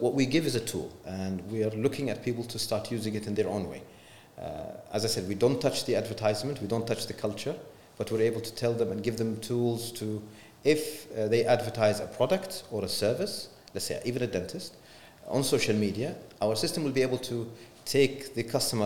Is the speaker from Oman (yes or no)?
yes; Oman; So I think when I was in the States, the first person that he knew I was from Oman, he jokingly, students, he said, so do you have an oil tap in your garden?